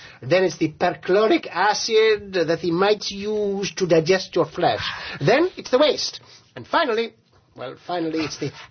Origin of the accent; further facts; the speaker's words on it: Lahore, Punjab, Pakistan; No, I'm originally from Pakistan, from Lahore.